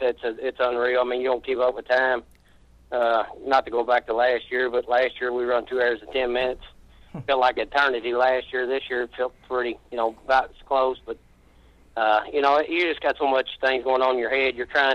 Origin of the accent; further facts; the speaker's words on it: Kentucky, United States; You know, I come from Kentucky by myself.